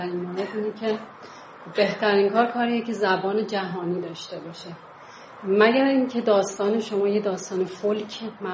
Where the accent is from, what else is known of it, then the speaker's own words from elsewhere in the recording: Iran; اما من چون ایرانی هستم تصویرگرم باید المان ایرانی بیارم